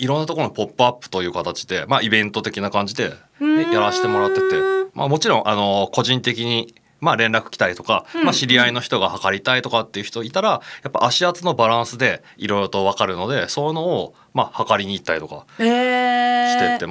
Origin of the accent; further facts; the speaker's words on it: Kanazawa, Ishikawa, Japan; now in Osaka, Japan; あの石川県の金沢の方なんですけど、わかりますかね。